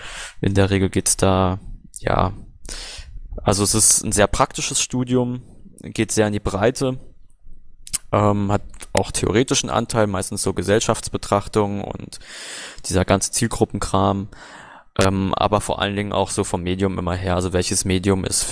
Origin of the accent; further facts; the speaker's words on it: Baden-Württemberg, Germany; wir sind beide aus Baden-Württemberg, Sebastian Nerz und ich